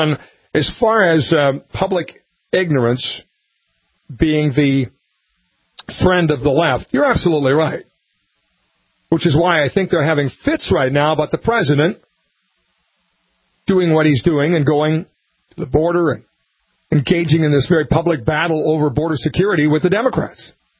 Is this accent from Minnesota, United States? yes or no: yes; Montevideo, Minnesota, United States; And one in Montevideo, 320-235-1061. It's my hometown. How about that? Right there on First Street. I used to call that the mall down there.